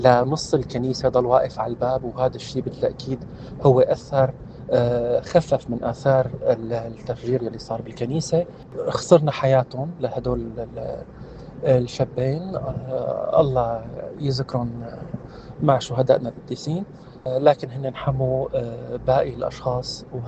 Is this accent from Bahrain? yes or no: no; Syria; ونحن هون ما عم نحكي عن أنفسنا كمسيحيين، برجع بقول عم نحكي عن مواطنين سوريين، لأنه نحن كسوريين جميعا